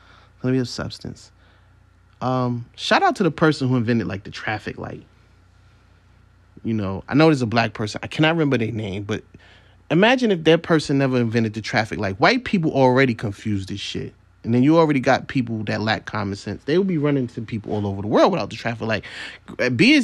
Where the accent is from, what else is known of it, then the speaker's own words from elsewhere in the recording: Brooklyn, New York, United States; I'm from Brooklyn, New York, and if you're from Brooklyn, New York, in particular Central Brooklyn.